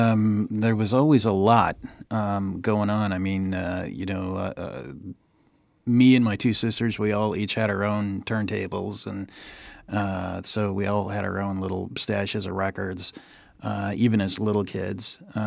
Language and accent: English; California, United States; also born or lived in New Mexico; I grew up in Southern California. College at Chico State, California. That's in Northern California, about 100 miles north of Sacramento. After that, back to Southern California for a little bit, and then off to Japan for a year.